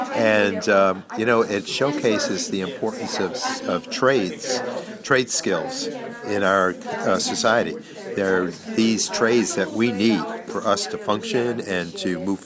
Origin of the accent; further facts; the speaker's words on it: Amsterdam, New York, United States; It's that incident hit my hometown so hard. My hometown is Amsterdam